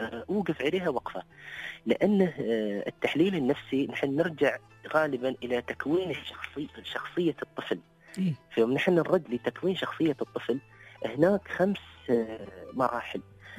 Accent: Dubai, United Arab Emirates; يعني مثلا أنا من دبي، خلني أخذ من بنات أهل دبي، ما يحتاج أسير الشاردة أو الإمارات الثانية

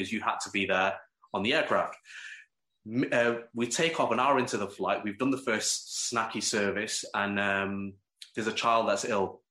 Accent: Manchester, North West England, United Kingdom; because I'm from Manchester.

